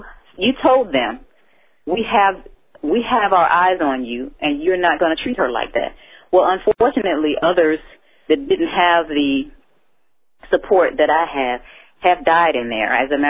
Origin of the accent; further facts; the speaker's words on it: Detroit, Michigan, United States; even though I grew up in Detroit and grew up fearless, I did develop a fear of getting sick in prison.